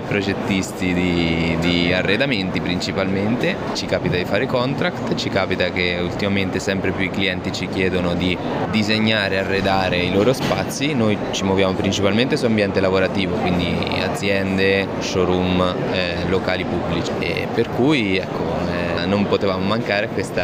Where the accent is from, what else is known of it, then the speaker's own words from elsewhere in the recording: Macerata, Marche, Italy; Da Macerata, veniamo da Macerata … della ditta Riganelli